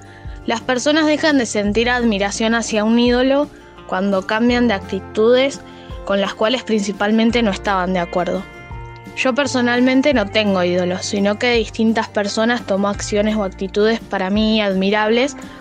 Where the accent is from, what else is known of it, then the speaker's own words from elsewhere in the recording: Río Negro, Argentina; de Río Negro.